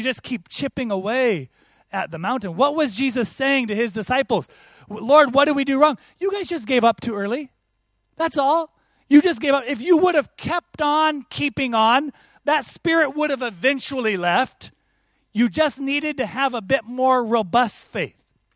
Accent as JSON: {"language": "English", "region": "Oregon", "country": "United States", "moved": "yes", "said": "I'm originally from the United States, from the state of Oregon, and we have what we call the Willamette Valley there"}